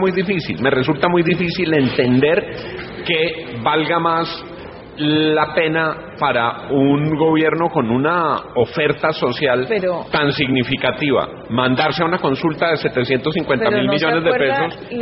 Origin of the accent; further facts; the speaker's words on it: Colombia; como colombiano